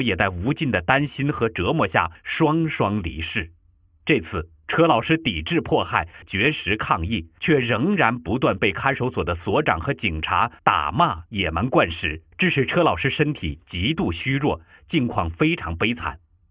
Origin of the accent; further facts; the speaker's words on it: China; 这是让我们中国人很丢脸的丑事。